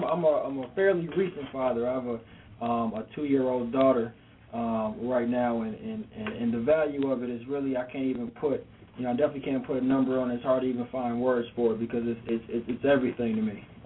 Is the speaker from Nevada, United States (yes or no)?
no; Milwaukee, Wisconsin, United States; Milwaukee, Wisconsin.